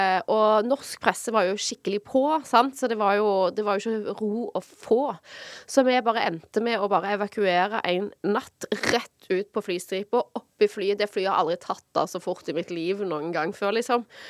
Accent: Stavanger, Rogaland, Norway; now in Oslo, Norway; de har jeg gått veldig mye visninger for når jeg var yngre hjemme i Stavanger

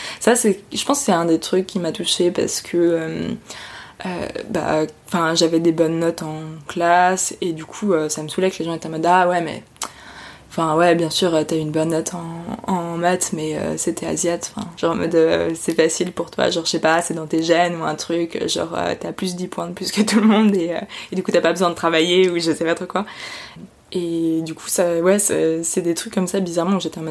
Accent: Auvergne-Rhône-Alpes, France; Je répondais toujours moi je suis savoyarde.

